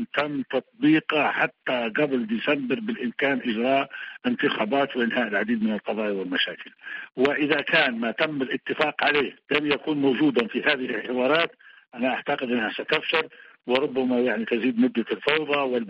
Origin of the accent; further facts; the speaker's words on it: Libya; نحن اتفقنا في جولات سابقة كليبيين